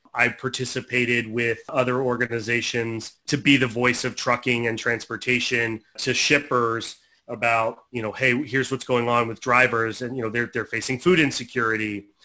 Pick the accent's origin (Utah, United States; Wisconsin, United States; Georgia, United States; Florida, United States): Florida, United States; Tampa; moved away as an adult; Born and raised in Tampa, Florida. So I lived in Tampa, Florida from birth until I graduated college. And then I struck out and moved to the Midwest.